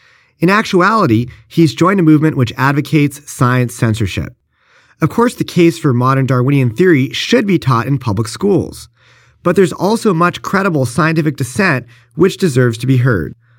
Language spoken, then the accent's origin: English; Los Angeles, California, United States; Growing up in Los Angeles, I attended a large inner-city public high school that was rich in diversity.